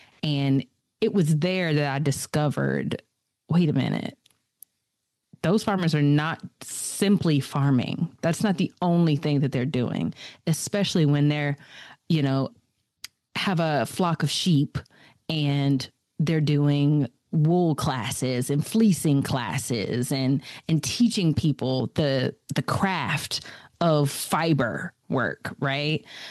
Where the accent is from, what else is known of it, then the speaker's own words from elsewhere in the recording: Chapel Hill, North Carolina, United States; I'm from Chapel Hill, North Carolina, and my background is actually in veterinary medicine.